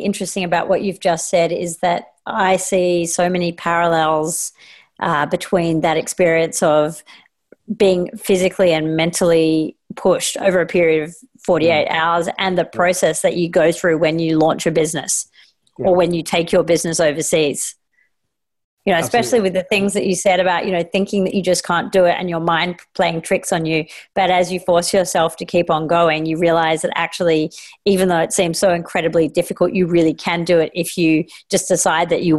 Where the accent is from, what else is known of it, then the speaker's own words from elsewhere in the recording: United Kingdom; And as a Brit operating in Australia and then operating back into other parts of the world